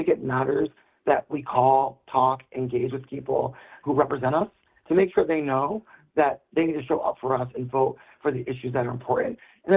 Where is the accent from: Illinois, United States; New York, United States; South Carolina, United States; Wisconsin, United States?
Wisconsin, United States; Green Bay; You know, I'm again from Green Bay, and as a Packers fan, hope springs eternal.